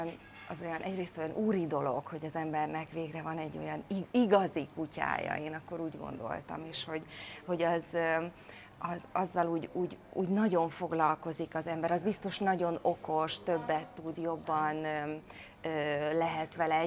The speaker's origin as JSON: {"language": "Hungarian", "town": "Miskolc", "region": "Borsod-Abaúj-Zemplén", "country": "Hungary", "said": "A sok vidéki kutya után én miskolci lány vagyok"}